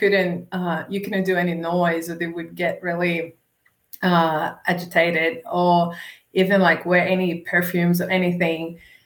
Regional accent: Brazil; moved away as an adult; now in Australia; Well, I'm from Brazil. I've been in Australia for 3 years now. I came to Australia to do my PhD.

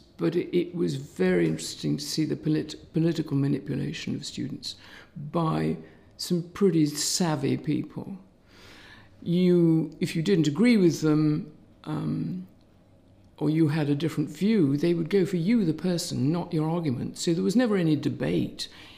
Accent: South West England, United Kingdom; Well, I'm not a northerner by birth. I was brought up in Somerset.

